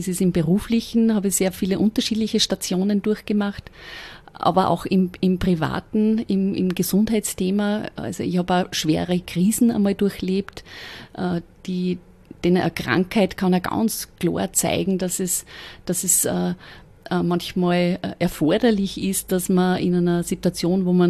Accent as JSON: {"language": "German", "country": "Austria"}